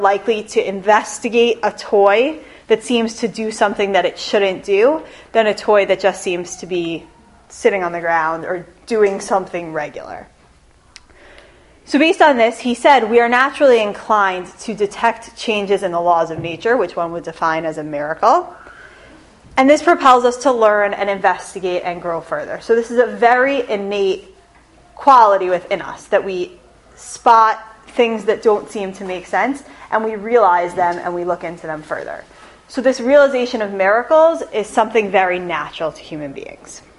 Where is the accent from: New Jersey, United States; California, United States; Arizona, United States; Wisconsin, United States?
New Jersey, United States; I'm from New Jersey originally. When I first got married, we lived in Washington Heights.